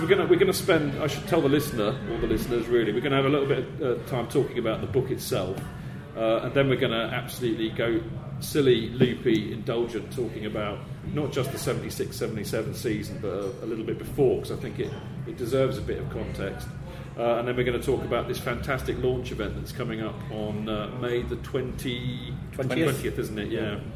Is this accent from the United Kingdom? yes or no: yes; South East England, United Kingdom; I grew up in Hampshire.